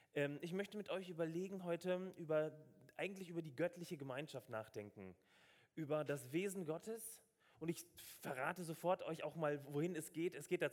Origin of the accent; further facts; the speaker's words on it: Stuttgart, Baden-Württemberg, Germany; Ich komme aus Stuttgart. Wir wohnen in Möhringen, meine Frau, meine 1,8 Kinder.